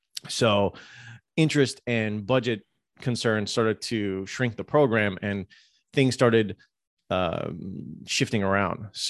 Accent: Houston, Texas, United States; also born or lived in South Florida; Well, I grew up in Houston and in South Florida, so it was really easy for me as a kid to be like a big NASA nerd.

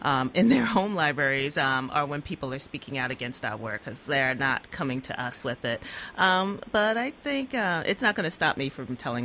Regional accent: New York City, New York, United States; And then it was when I came to New York City, I grew up in Bushwick, that I really started finding books

